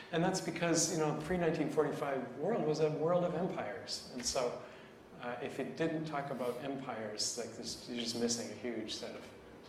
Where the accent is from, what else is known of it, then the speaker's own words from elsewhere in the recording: Canada; Like, I'm from Canada